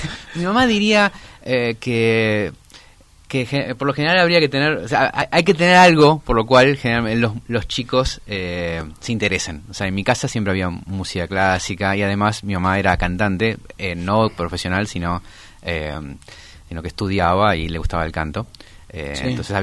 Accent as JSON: {"language": "Spanish", "town": "Merlo", "region": "Buenos Aires Province", "country": "Argentina", "said": "Nosotros somos de zona oeste, somos de Merlo."}